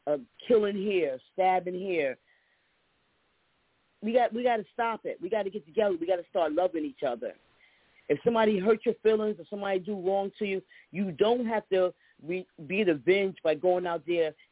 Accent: Paterson, New Jersey, United States; But I'm telling you, growing up in Patterson, it was the place to be.

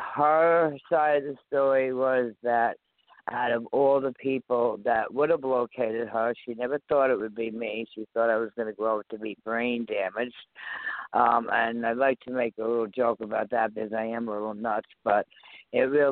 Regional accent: New York, United States; born there; But again, I was born down in Manhattan at the Metropolitan Hospital in New York.

